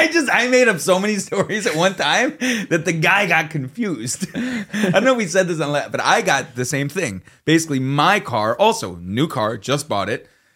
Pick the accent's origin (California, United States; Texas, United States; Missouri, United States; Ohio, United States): Ohio, United States; I'm from Ohio and I live here temporarily and I have a job